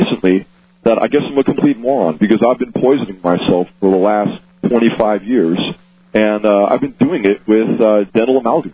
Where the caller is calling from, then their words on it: North Carolina, United States; Oh, hey, I'm from North Carolina.